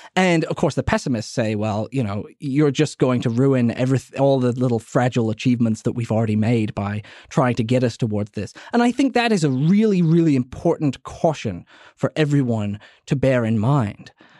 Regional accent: New Orleans, Louisiana, United States; When I see in my hometown of New Orleans, so many homeless people living in the French Quarter

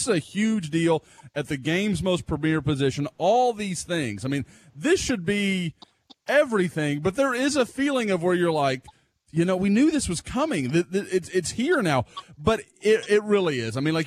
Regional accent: Oklahoma, United States; play two or three home games a year in my home state, or not home games, but, you know, play games in my home state, sure. Let my family see them, and I can do that all at Oklahoma

